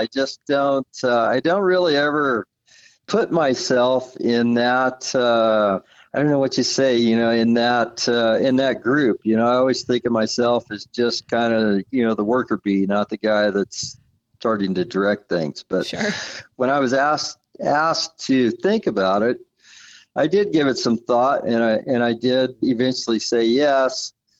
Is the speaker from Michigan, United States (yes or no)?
no; Dixon, California, United States; I grew up in Dixon, California. I lived in town.